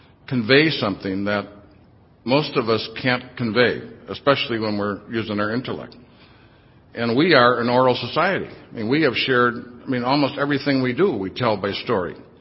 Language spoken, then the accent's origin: English; St. Paul, Minnesota, United States; I'm from St. Paul.